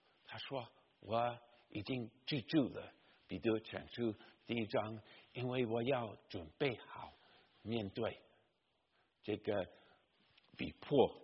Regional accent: Taiwan; 你如果来我们台湾那边，我们常常听到音乐

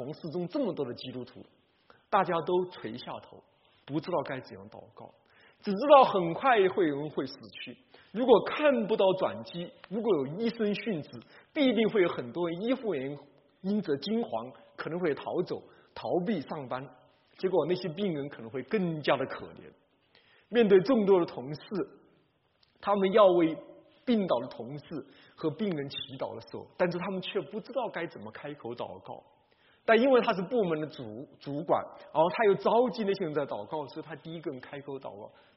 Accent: Hubei, China; 首先，湖北是我的家乡

